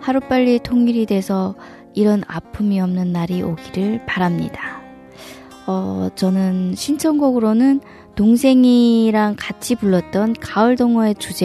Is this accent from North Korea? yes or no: yes; Chongjin, North Hamgyong, North Korea; moved away as an adult; now in South Korea; 저희 고향 청진에는 동해바다를 끼고 있어서 명태, 털개, 알방개 등 유명합니다.